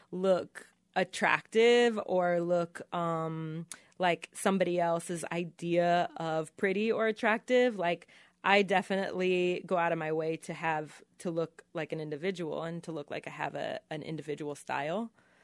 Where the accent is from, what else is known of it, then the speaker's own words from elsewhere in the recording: Independence, Missouri, United States; I want to get a head tattoo of my hometown, Independence, Missouri.